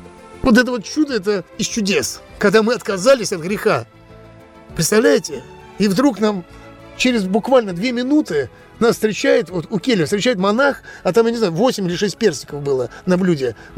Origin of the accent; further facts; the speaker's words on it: Moscow, Russia; мы же москвичи, откуда мы персики можем увидеть, только в магазине